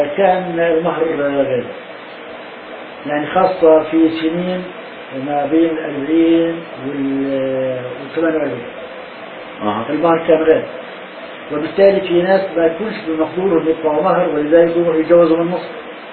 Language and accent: Arabic; Palestine; احنا في قريتنا كان يتروح يعني خلينا اقول ما بين 200 الى 400 دينار جنيه فلسطيني